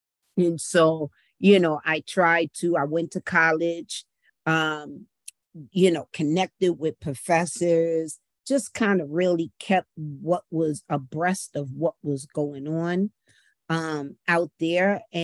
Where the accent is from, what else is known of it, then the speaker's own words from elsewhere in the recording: Bronx, New York, United States; So definitely a different vibe, growing up in the Bronx